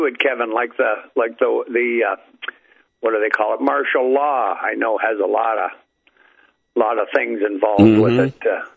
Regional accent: Hamilton, Ontario, Canada; And a friend of mine from my hometown, Hamilton, Ontario, he was supplying the recycled paint.

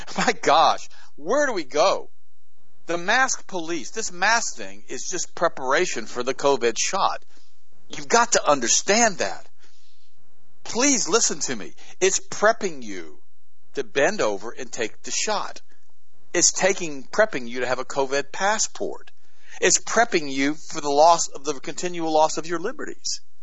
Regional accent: United States; born there; My mom came from Germany. I was born in the United States. I'm an American.

